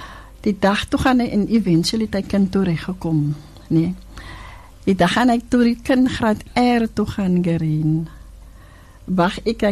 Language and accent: Afrikaans; Cape Town, Western Cape, South Africa; moved away as an adult; ek is van die Kaap, maar ek is vanaf 22 hier